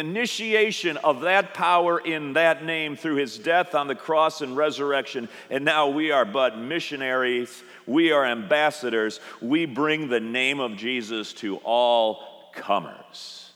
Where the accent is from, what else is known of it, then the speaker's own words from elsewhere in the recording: Morris, Illinois, United States; I'll be in Morris, Illinois, my hometown, for the Great Morris Corn Festival.